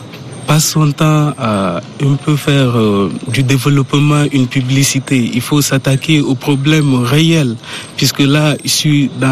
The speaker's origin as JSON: {"language": "French", "country": "Chad", "said": "puisque je suis tchadien, je vis dans des conditions aussi que je connais"}